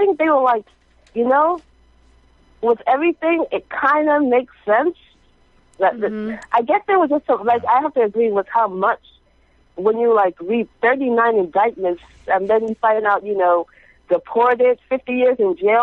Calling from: Brooklyn, New York, United States; from Brooklyn.

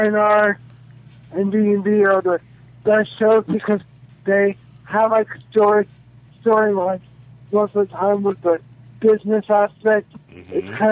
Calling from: Texas, United States; from Texas.

